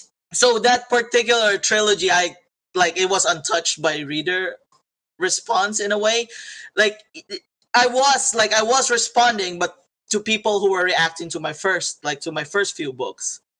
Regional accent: Philippines; they see me say I'm, you know, I'm Filipino, and then they see the names that my characters have

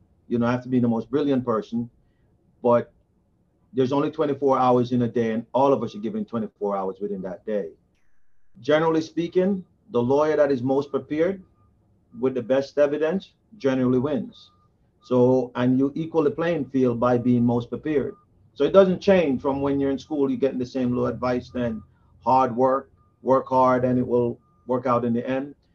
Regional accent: Hopewell, Hanover Parish, Jamaica; now in United States; originally born and raised in Hopewell, Hanover. Went to Herbert Morrison and migrated to the United States in 1984.

